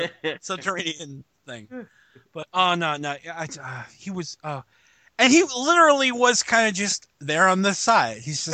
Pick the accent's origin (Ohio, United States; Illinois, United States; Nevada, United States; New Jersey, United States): Illinois, United States; Chicago; Really quickly, you have to remember I come from Chicago.